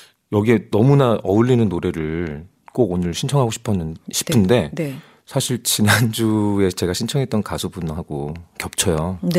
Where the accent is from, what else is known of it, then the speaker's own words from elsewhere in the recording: Wonju, Gangwon, South Korea; 그리고 제가 고향이 강원도 원주인데 비교적 좀 눈이 많이 오는 곳이죠.